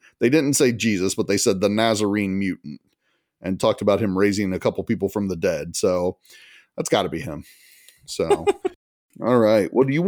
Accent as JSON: {"language": "English", "region": "Midwest", "country": "United States", "said": "Cause what do I mean, I'm from the Midwest."}